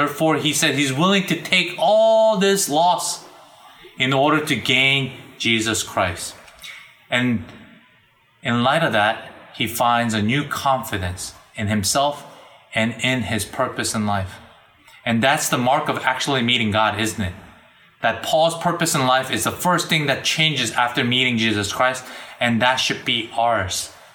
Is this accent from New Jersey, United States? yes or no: yes; New Jersey, United States; And growing up in Northern Jersey, for me, the city was New York City.